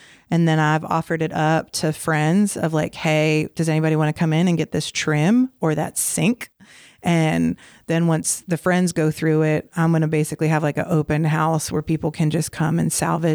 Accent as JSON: {"language": "English", "town": "Baltimore", "region": "Maryland", "country": "United States", "tie": "born or raised there", "said": "Like, I grew up in Baltimore, D.C. There, you had to drive a good chunk to get to any kind of agricultural land."}